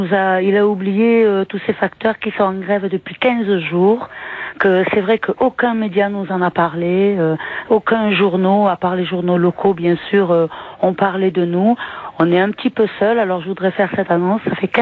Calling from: Marseille, Provence-Alpes-Côte d'Azur, France; Je suis de Marseille.

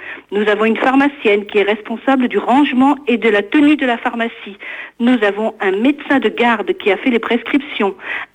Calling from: Pays de la Loire, France; de Annay-en-Ménéan, en Loire-Atlantique. Je suis infirmière à la retraite

